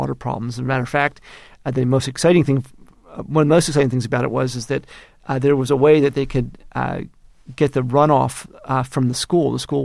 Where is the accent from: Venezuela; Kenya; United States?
Kenya; how about if I invite a delegation, you know, from the government where I grew up in Kenya here, and can you arrange a meeting?